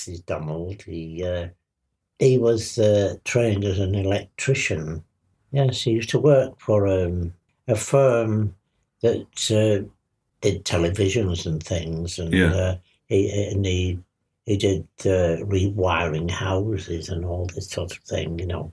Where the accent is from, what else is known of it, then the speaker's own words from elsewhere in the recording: Manchester, North West England, United Kingdom; born there; now in Abergele, United Kingdom; Manchester, yeah. I was born in Manchester.